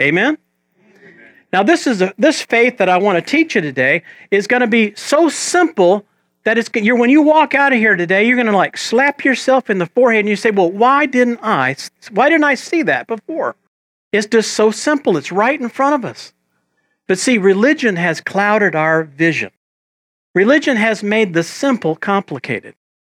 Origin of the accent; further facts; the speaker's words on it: San Antonio, Texas, United States; I grew up down in South Texas, and in South Texas, around San Antonio, I mean, it's just sky everywhere you look